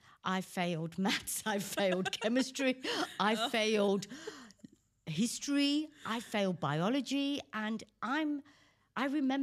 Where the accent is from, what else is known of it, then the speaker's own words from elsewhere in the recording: Leicester, East Midlands, United Kingdom; So even though I was growing up in England, I was in Gujarat.